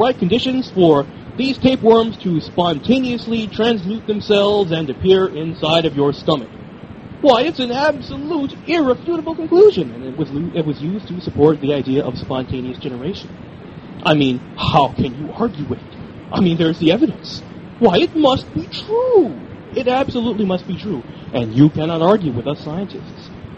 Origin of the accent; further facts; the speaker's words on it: Missouri, United States; you can tell I'm from Missouri